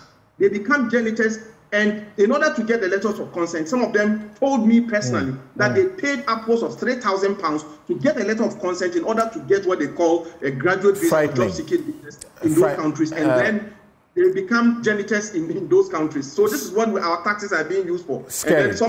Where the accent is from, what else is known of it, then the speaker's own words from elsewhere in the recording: Ghana; I become very sad and very annoyed as a Ghanaian.